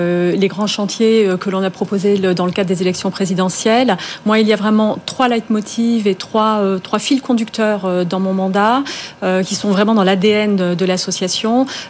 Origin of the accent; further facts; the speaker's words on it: Brittany, France; Moi, je suis bretonne pure souche.